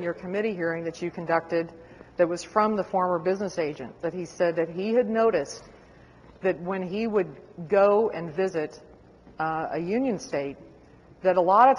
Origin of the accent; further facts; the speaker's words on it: Missouri, United States; I'm originally from Central Missouri, and I know that housing costs and all sorts of different costs are much lower in the central part of the state